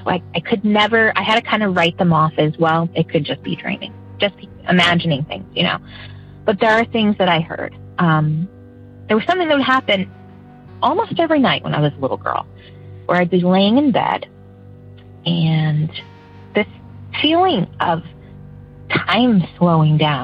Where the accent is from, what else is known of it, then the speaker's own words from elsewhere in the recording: Scranton, Pennsylvania, United States; Hi, I am from Pennsylvania, and … I grew up in a house that was over 100 years old, probably closer to 150